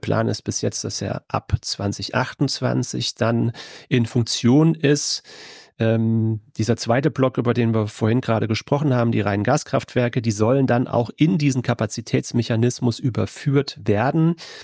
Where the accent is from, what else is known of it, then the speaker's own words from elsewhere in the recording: Rhineland-Palatinate, Germany; als Pfälzer